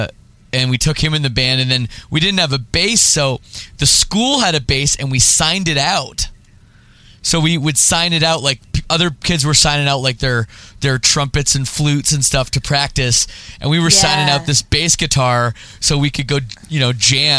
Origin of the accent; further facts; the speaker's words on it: Oakville, Ontario, Canada; I'm from, you know, I grew up in Oakville area, like, you know, the western suburbs of Toronto.